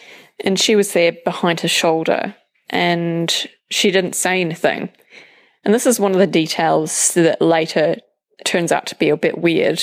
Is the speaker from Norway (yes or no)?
no; United Kingdom; now in New Zealand; I'm from New Zealand, but I'm from the UK originally.